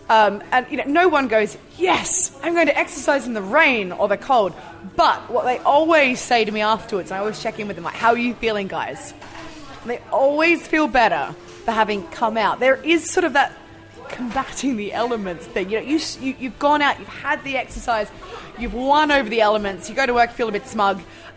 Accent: Australia; I'm from Australia, where we have sun all the time.

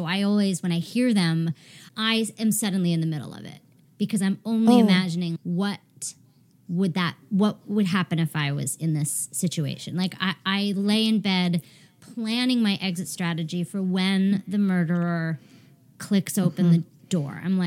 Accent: Burlington, Vermont, United States; I grew up in Burlington, which is 40 minutes away, 45.

